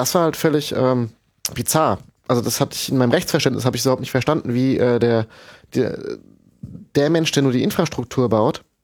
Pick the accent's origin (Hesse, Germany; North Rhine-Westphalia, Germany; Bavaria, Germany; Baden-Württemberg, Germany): Hesse, Germany; Dann habe ich im Rhein-Main-Gebiet, wo ich herkomme, eine Banklehre gemacht zum Bank- und Sparkassenkaufmann.